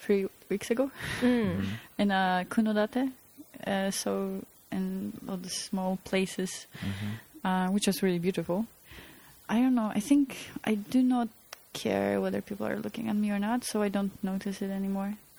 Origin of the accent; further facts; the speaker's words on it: Poland; English is a second language; I don't mind answering I'm from Poland, talking about Poland